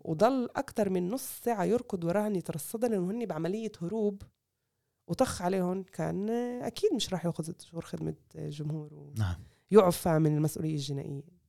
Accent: Palestine; إحنا فلسطيني نقطة

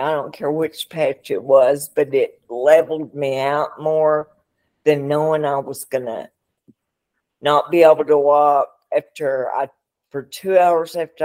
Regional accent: Kentucky, United States; now in Memphis, United States; I'm actually from Kentucky.

